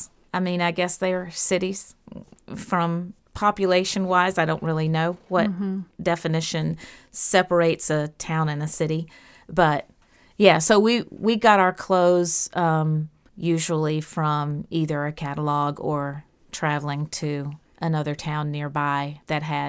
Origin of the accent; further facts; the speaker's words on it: Trenton, Texas, United States; also born or lived in Farmers Branch; I grew up in a very small town called Trenton, Texas. I was born in Farmers Branch, Texas, which is close to Dallas, and I lived in Trenton from the time I was 4 until I was 15.